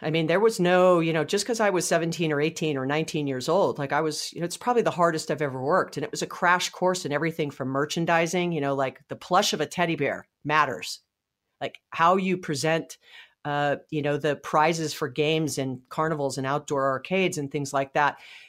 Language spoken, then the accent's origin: English; Hawaii, United States; I had the wonderful pleasure of being born and raised in Hawaii, actually, which is random. I am not from a military family.